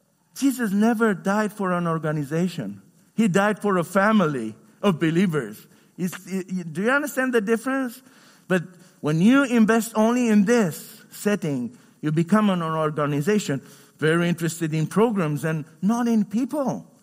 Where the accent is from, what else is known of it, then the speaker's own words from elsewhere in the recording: Romania; I come from Romania, and I lived under communism.